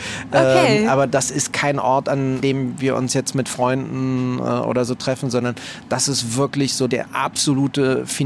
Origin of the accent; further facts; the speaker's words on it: Berlin, Germany; ich komme von ganz unten. Ich bin in Kreuzberg groß geworden am Schlesischen Tor.